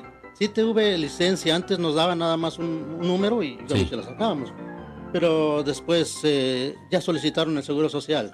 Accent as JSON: {"language": "Spanish", "region": "State of Mexico", "country": "Mexico", "said": "le platicaba que soy del Estado de México, y no porque seamos de allá"}